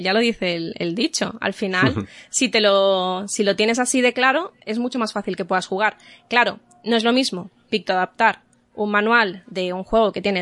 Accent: Rivas, Community of Madrid, Spain; aquí en mi pueblo, en Rivas, en Madrid

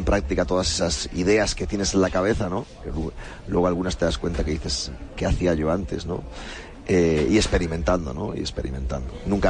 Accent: Galicia, Spain; accent: Galician; un poco el acento gallego, y cuando voy a Galicia, me dicen que no saben de dónde, pero que ya no tengo acento gallego.

